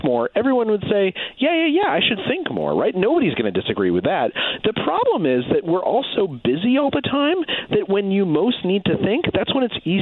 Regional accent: Albuquerque, New Mexico, United States; I grew up in Albuquerque, New Mexico.

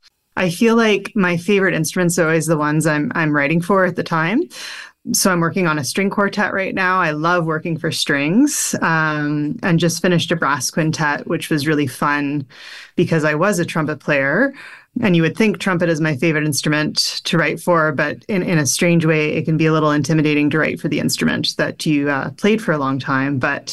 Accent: Toronto, Ontario, Canada; Well, I grew up in Toronto. Moved to Toronto when I was quite young.

